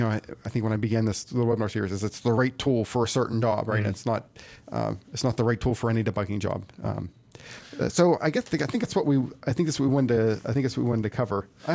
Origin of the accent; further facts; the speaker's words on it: United States; I know I'm an American, right?